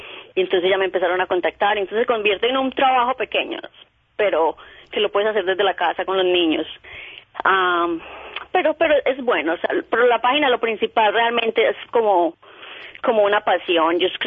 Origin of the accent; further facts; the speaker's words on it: Medellín, Antioquia, Colombia; creciendo en Medellín muchas veces no conoces cosas de otras ciudades